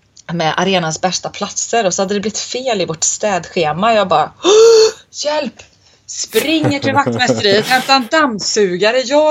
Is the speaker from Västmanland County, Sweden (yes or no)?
no; Värmland, Sweden; jag kommer ju från Värmland och har ju då även studerat vid Karlstads universitet.